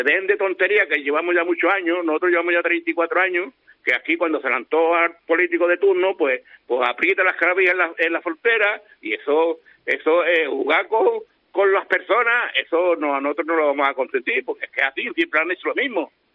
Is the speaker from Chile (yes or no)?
no; Spain; Nosotros somos españoles, auténticos españoles.